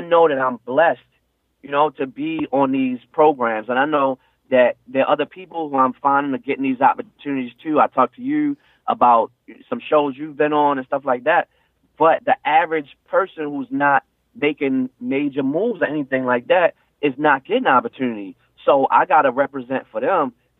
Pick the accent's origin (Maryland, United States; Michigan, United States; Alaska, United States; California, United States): Maryland, United States; Baltimore; I'm from Baltimore, East Baltimore.